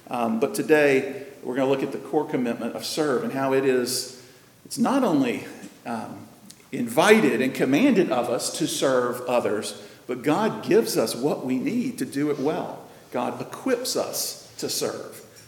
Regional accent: Greenville, South Carolina, United States; as we used to call it growing up in Greenville, Carolina.

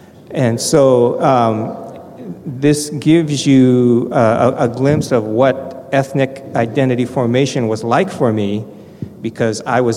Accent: Gardena, California, United States; because then we moved to Cerritos from, I grew up in Gardena, and then we moved to Cerritos, and Cerritos at the time had a lot of cows

